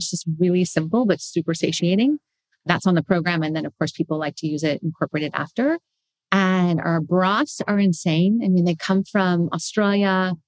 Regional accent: California, United States; I mean, I came from the Bay Area, for God's sake.

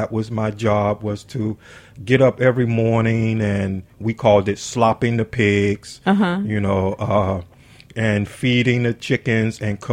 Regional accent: Selma, Alabama, United States; I'm from Selma, Alabama, and my family had a family farm.

